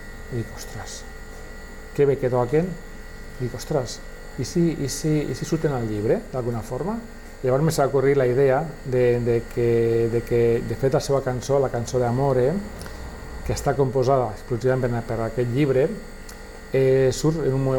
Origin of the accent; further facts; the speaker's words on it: Alcanar, Catalonia, Spain; Sí, la història del sucre jo els coneixia perquè són del meu poble, d'Alcanar.